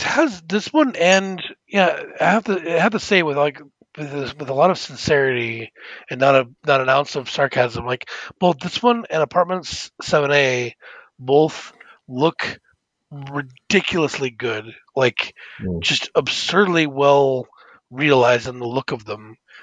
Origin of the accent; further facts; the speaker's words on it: Prescott, Arizona, United States; the descriptions that even when I was younger reminded me of Prescott. And like, so it reminded me of my hometown in a lot of respects.